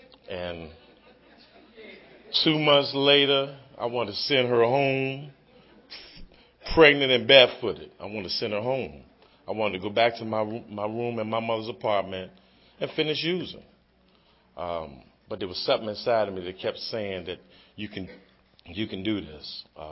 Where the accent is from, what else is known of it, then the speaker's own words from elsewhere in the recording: Washington, District of Columbia, United States; as a young child, growing up in Northwest Washington, near 14th and T and 7th and T and 12th and U, where it was a central point for drugs, alcohol, prostitution, pimping, number backing